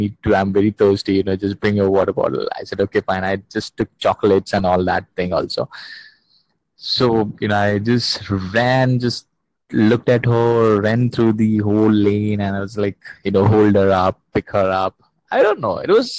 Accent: India; English is a second language

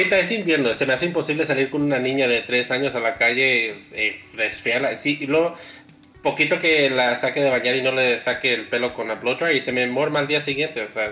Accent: United States; yo te estoy dando un punto de vista de Estados Unidos, porque yo no me crié en México

